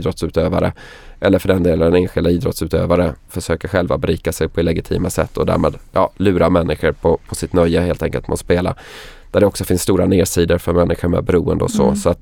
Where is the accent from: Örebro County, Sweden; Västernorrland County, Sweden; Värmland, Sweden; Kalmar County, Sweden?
Kalmar County, Sweden; Kalmar; now in Solna, Sweden; Jag kommer från Kalmar, Kalmar slott till exempel. Jag bor i Solna, Hagaparken.